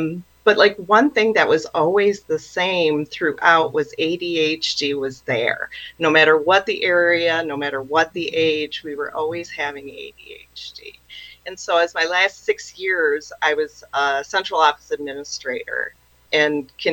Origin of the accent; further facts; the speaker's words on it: Grand Rapids, Michigan, United States; I was actually born and raised in the Grand Rapids area in Michigan.